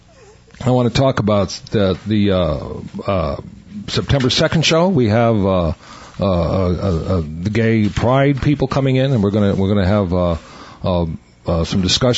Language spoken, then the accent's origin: English; Buffalo, New York, United States; My hometown.